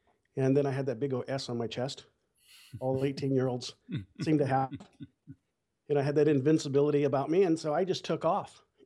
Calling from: Bakersfield, California, United States; Well, Bakersfield, California.

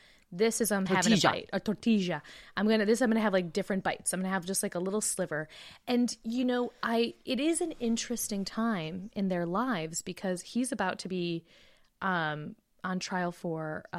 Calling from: Leicester, East Midlands, United Kingdom; I am calling you from Leicester, England.

